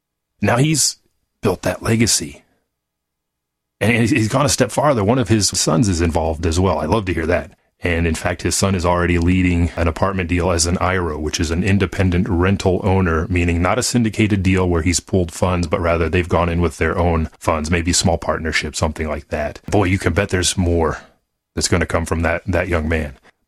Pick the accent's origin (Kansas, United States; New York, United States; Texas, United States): Texas, United States; I'm from the Dallas-Fort Worth area, if you're new to the show.